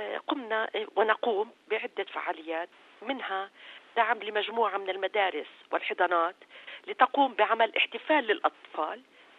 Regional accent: Palestine; الواقع أنه نحن كشعب فلسطيني متمسكين بالأمل برغم كل المصاعب التي نحياها

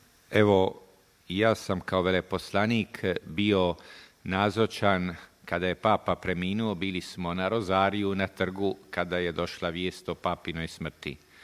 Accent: Split, Split-Dalmatia County, Croatia; Mogu, evo, i kao Splićanin istaknuti njegov pohod Splitu

